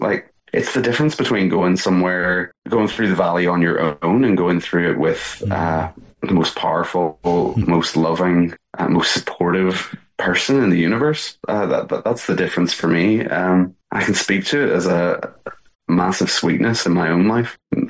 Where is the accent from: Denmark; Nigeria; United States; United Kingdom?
United Kingdom; Northern Ireland; I think my experience growing up in Ireland was that faith was everywhere, but it was a very complicated thing where I came from.